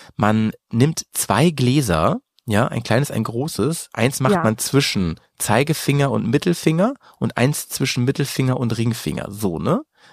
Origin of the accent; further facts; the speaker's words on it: Lower Saxony, Germany; ich bin damit ja aufgewachsen, ich komme ja aus der Gegend um Hannover eigentlich, ne?